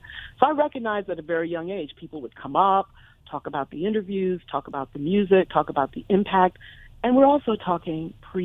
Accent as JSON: {"language": "English", "town": "Bronx", "region": "New York", "country": "United States", "also_born_or_lived": "Harlem", "said": "I'm a girl from the Bronx and Harlem, a little Afro-Rican girl"}